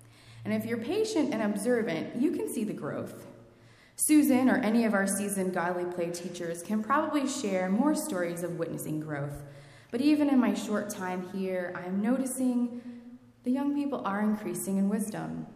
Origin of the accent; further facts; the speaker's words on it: Kansas, United States; moved away as an adult; I grew up in Kansas, a small town on the Missouri River, but went off to college at age 18 at New York University